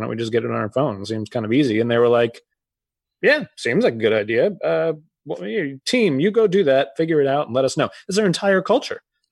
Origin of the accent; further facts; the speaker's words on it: Massachusetts, United States; And I grew up outside of Boston.